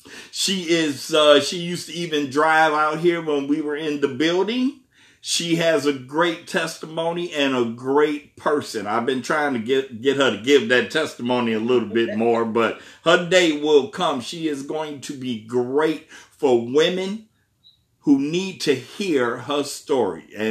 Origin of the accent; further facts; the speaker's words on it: Chicago, Illinois, United States; from over there in Chicago, in Illinois, my hometown.